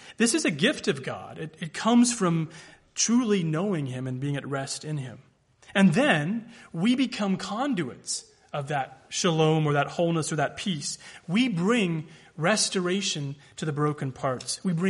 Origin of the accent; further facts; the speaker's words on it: the South, United States; Now, I know that as a Southerner, that might not always be an indication of joy.